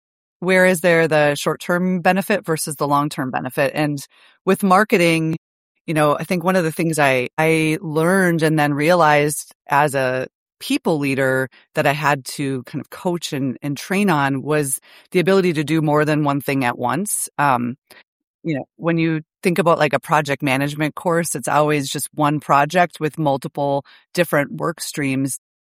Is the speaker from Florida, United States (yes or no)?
no; Fargo, North Dakota, United States; So I grew up in Fargo, North Dakota, and my dad worked for the USDA, so the Department of Agriculture, in agricultural research and specifically sunflowers.